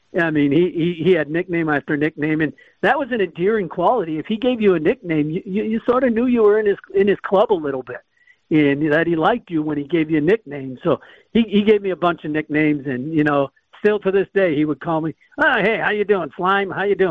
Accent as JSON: {"language": "English", "town": "Milwaukee", "region": "Wisconsin", "country": "United States", "tie": "born or raised there"}